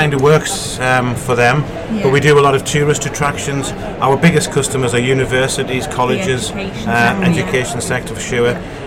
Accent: North East England, United Kingdom; now in -; we did the northeast of England, which is where I'm from, as you can detect

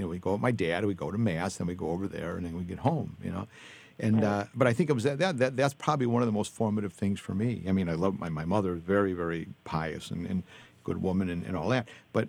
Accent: Chicago, Illinois, United States; I mean, I know I grew up in Chicago on the South Side, and there was a lot of early masses.

